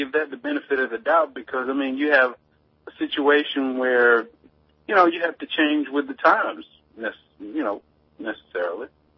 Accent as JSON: {"language": "English", "town": "Durham", "region": "North Carolina", "country": "United States", "tie": "born or raised there", "said": "I grew up here in Durham. We have Granville County. That's where my parents are from."}